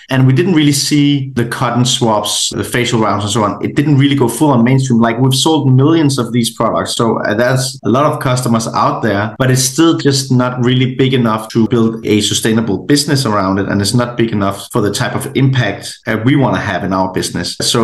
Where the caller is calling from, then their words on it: Copenhagen, Capital Region of Denmark, Denmark; I'm calling in from Copenhagen, Denmark, which is in Scandinavia.